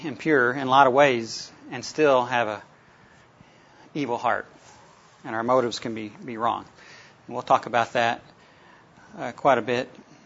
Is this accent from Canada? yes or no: no; North Carolina, United States; I grew up in North Carolina. The first 18 years of my life, I entered the Air Force right out of high school.